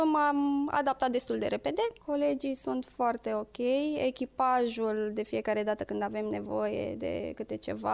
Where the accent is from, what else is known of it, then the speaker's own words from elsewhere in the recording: Mozăceni-Vale, Argeș, Romania; Sunt din comuna Bârla, sat Mozăceni-Vale, din Argeș.